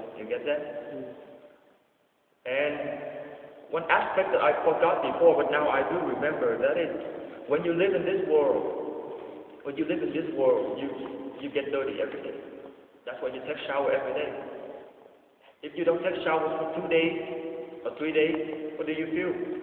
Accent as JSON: {"language": "English", "country": "Vietnam", "tie": "born or raised there", "said": "Because I grew up in Vietnam, right? So back in Vietnam"}